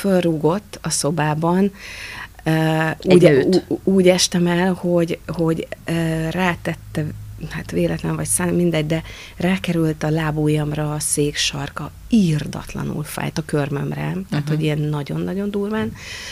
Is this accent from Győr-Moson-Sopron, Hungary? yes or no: no; Pécs, Baranya, Hungary; kettő Pesten, egy otthon Pécsen.